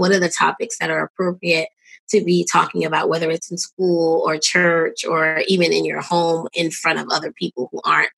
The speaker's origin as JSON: {"language": "English", "town": "Brooklyn", "region": "New York", "country": "United States", "said": "And I'm originally from Brooklyn, but my family's from North Carolina."}